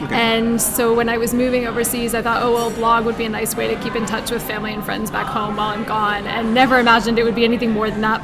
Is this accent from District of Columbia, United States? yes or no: no; San Francisco, California, United States; moved away as an adult; now in London, United Kingdom; I'm originally from San Francisco.